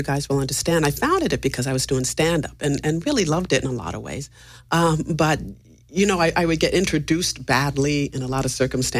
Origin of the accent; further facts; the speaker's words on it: San Francisco, California, United States; I'm from San Francisco. And I grew up in that kind of family where you were supposed to pronunciate and speak well.